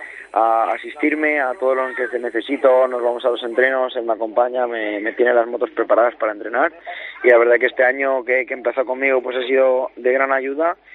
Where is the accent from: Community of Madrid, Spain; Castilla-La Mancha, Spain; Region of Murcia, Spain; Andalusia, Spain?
Community of Madrid, Spain; San Sebastián de los Reyes; Que mi pueblo, sí, mi zona donde me he criado y creo que me siento de allí.